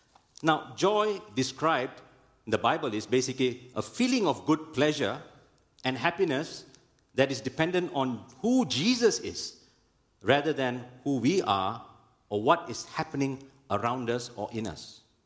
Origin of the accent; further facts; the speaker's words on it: Kuala Lumpur, Malaysia; Growing up in Sentul, Pasar Dalam, that's where I grew up in.